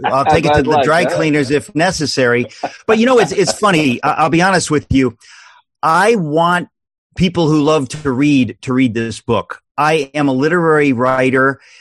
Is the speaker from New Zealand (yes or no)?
no; Queens, New York, United States; I'm a New Yorker, you know, born in Queens, Astoria. My father's Greek, my mother's German. We went to the Greek church every Sunday.